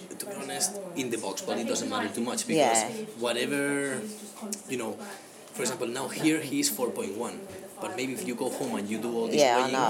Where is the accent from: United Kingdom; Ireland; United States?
Ireland; accent: Irish; It's my Irish accent.